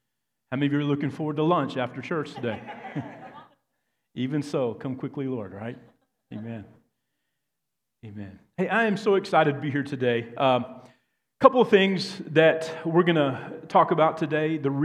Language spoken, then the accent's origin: English; Texas, United States; there's a West Texas term that I'm going to use, and if you don't know, I am from Texas